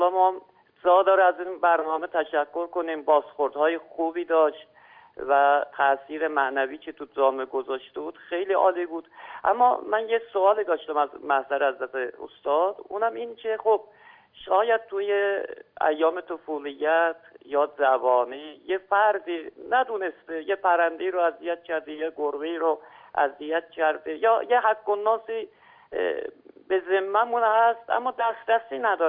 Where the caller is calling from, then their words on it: Ardabil, Ardabil Province, Iran; از اردبیل هستم